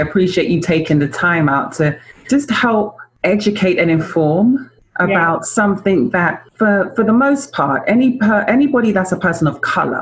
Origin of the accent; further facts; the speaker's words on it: London, United Kingdom; also born or lived in Jamaica; I was born and raised in London.